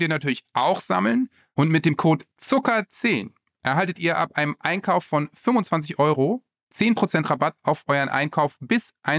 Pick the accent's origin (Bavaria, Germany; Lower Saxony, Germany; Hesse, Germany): Lower Saxony, Germany; Osterholz-Scharmbeck; Und wir kommen vom Dorf, ne? Also wir sind in Osterholz-Scharmbeck zusammen zur Schule gegangen.